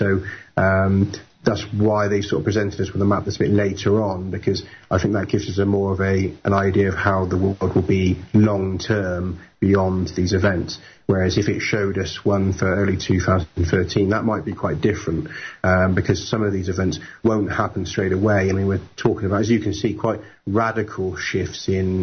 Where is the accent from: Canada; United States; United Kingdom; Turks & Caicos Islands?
United Kingdom; England; I'm from England